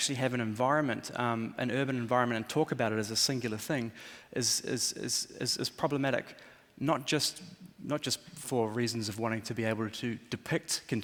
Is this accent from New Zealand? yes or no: yes; New Zealand; now in Europe; I grew up in New Zealand where I couldn't see another house, surrounded by beautiful indigenous forests that had never been cut down. That's where I grew up. And now I live in cities